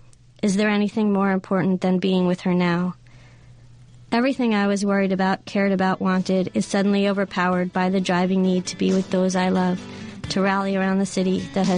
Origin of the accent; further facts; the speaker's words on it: New York City, New York, United States; now in West Hollywood, United States; I watched my hometown undergo the worst, most horrifying attack in American history while paralyzed on my couch in West Hollywood